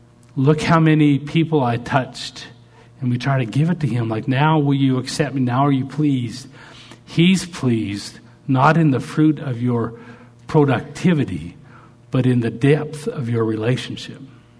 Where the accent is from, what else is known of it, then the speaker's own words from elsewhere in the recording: Canada; I never even played basketball. I'm from Canada.